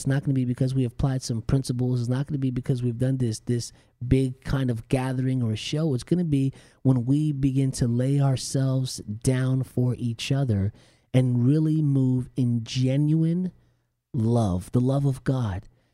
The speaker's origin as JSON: {"language": "English", "region": "New Jersey", "country": "United States", "tie": "born or raised there", "said": "And I was Hispanic growing up in New Jersey, and we had previously had been to, you know, a different gathering."}